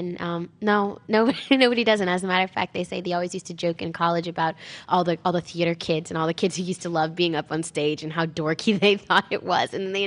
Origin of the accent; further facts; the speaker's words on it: New Orleans, Louisiana, United States; I'm from New Orleans, Louisiana, and I am homegrown.